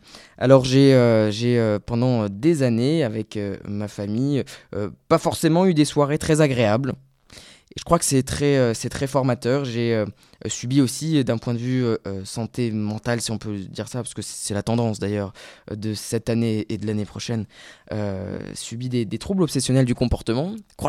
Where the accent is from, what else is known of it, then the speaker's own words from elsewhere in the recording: Grand Est, France; De la banlieue Messine, j'ai grandi dans un petit village, pour le coup assez favorisé, mais qui n'est pas du tout le synonyme de ce qui était ma famille, à Rosériol, où j'ai grandi pendant, je crois, 5 ans avant de déménager.